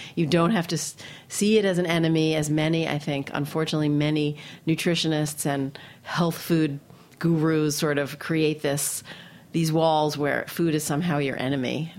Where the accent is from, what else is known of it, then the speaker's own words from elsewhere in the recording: New York City, New York, United States; I grew up in New York City, so in Queens, where there's just like every cultural, you know, influence of food.